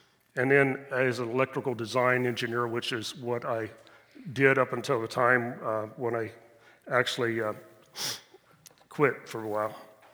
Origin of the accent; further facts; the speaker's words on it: Dayton, Ohio, United States; I grew up here in Dayton most of my life. I was a latecomer. I came in second grade, so I was a really latecomer.